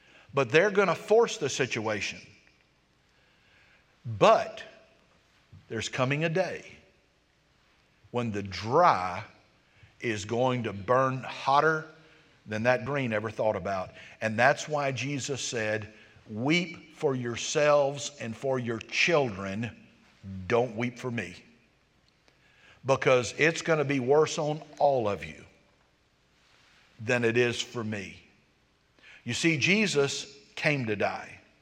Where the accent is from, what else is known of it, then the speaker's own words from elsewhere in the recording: United States; born there; I've had people tell me, well, certainly I'm a Christian. I was born in America.